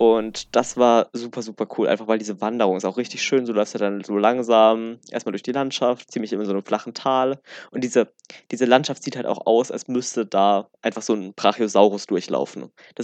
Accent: Uruguay; weil wir kommen ja aus Uruguay.

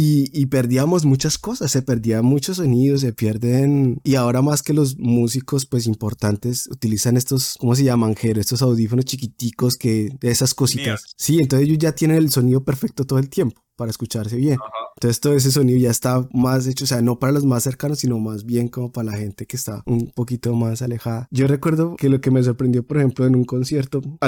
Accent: Bogotá, Colombia; now in Sweden; Cuando yo me fui de Bogotá, de Colombia, los candies ya eran prehistoria, aquí todavía existen.

